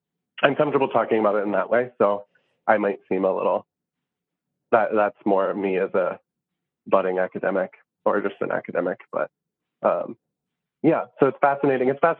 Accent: United States; kind of as a white person, as an American

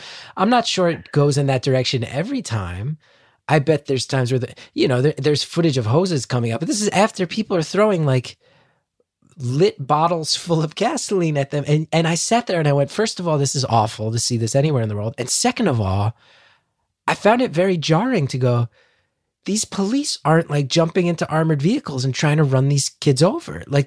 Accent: United States; It was really striking to me as an American

